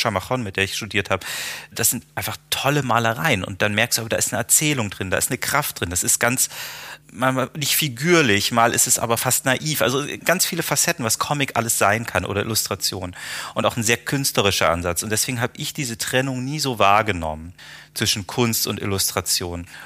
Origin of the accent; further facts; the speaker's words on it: Erfurt, Thuringia, Germany; born there; Oder in meiner Geburtsstadt Erfurt gibt es in der ehemaligen Stasi-Gedenkstätte einen Glaskubus